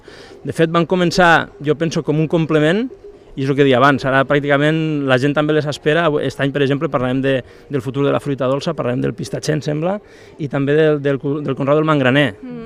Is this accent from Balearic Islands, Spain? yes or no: no; Móra la Nova, Catalonia, Spain; La gent que som de Móra la Nova i que tota la vida hem viscut aquí